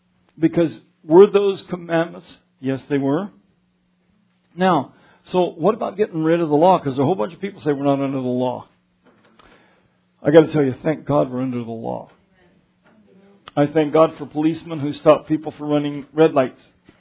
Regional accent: Colorado, United States; I told you I grew up in Colorado. I never had any of this to deal with.

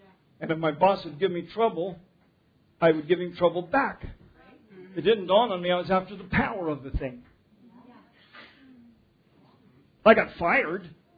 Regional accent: Commerce City, Colorado, United States; You know you're in good standing growing up in Commerce City because you can speak a lot of Spanish before you go to Honduras.

